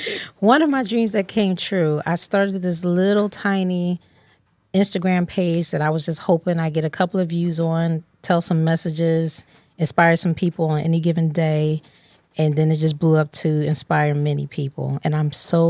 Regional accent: Philadelphia, Pennsylvania, United States; When you're from Philly, you have to say exactly where. So I'm from Southwest Philly.

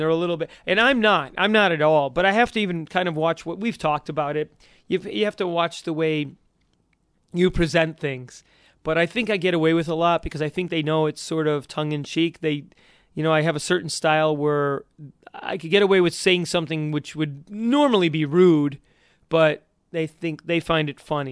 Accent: Chicago, Illinois, United States; And I'm from Chicago, so you'd be outside in warm weather.

